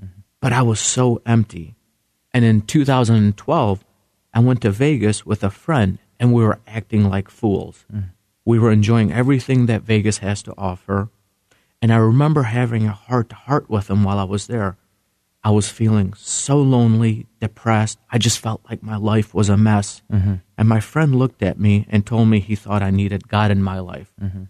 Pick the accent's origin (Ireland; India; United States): India; born there; Where I was born in India, It was a very common religion.